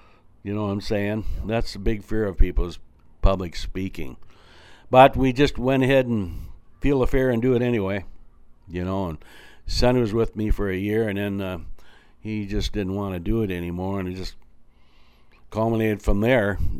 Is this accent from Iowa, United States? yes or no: yes; Lawler, Iowa, United States; I grew up with all of my siblings in Lawler up till when I was going to enter my junior year, and then my father had bought a farm out west of Lawler, and we moved out there